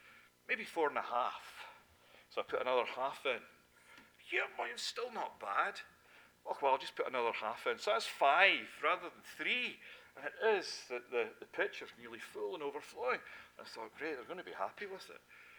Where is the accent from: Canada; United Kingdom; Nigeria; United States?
United Kingdom; Scotland; And me being a Scotsman